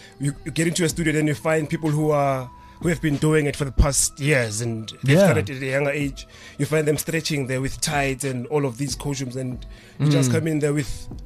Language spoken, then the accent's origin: English; Alexandra, Gauteng, South Africa; born there; I was born in Alexandra Township, and I was exposed into the traditional dance styles. Tswana, Gambus dance.